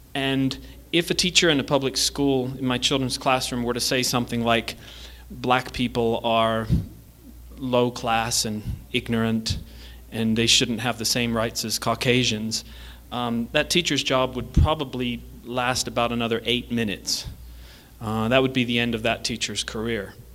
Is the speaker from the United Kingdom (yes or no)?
yes; England, United Kingdom; now in United States; from having moved from England and to come here to America, because where I grew up, there's a lot of socialism and liberalism in England